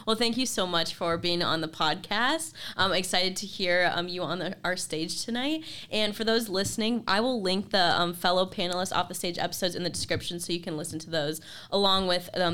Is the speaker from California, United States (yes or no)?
no; Ohio, United States; as a Michigander, I grew up in Ohio, but as a Michigander, I've never been skiing